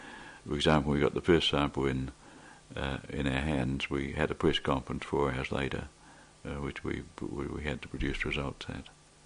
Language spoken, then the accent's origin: English; New Zealand; But I grew up in New Zealand and did chemistry at the university